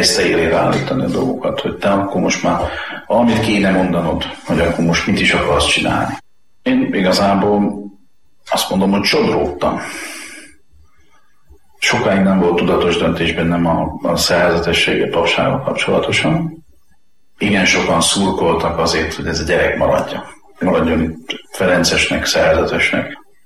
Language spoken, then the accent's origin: Hungarian; Zalaudvarnok, Zala, Hungary; also born or lived in Zalaszentgrót; Én rendes paraszti származású ember vagyok. Szülővárosom Zalaszentgót, mert csak ott volt szülőotthon, de én Zalaudvarnokon nőttem föl, és azt a helyet tartom szülőfalunknak.